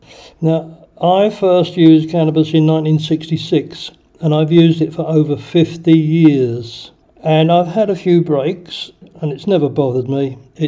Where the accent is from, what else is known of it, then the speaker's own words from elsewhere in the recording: England, United Kingdom; moved away as an adult; now in Thailand; I'm English. I retired in Thailand.